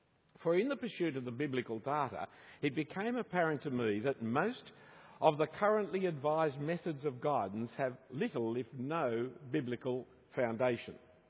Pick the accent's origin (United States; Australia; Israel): Australia; the education that I'm an Australian, I had no say in it.